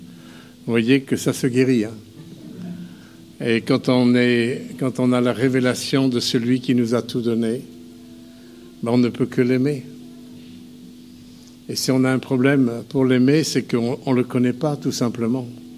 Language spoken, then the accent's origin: French; Paris, Île-de-France, France; moved away as an adult; now in Yvetot, France; Je suis né quand même à Paris, je suis un Parisien, j'ai vécu mes 22 premières années jusqu'à l'école biblique